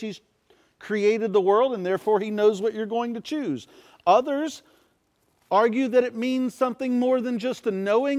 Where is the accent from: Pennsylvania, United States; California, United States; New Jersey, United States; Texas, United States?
Texas, United States; I grew up in East Texas where I-20 and Highway 59 meet.